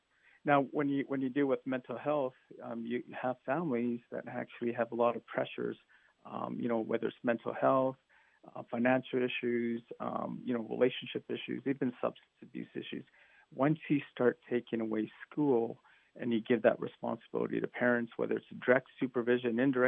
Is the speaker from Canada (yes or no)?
yes; Canada; moved away as an adult; now in El Paso, United States; Initially, I was raised in Canada, and I worked there as a therapist until, I changed careers and went into medicine.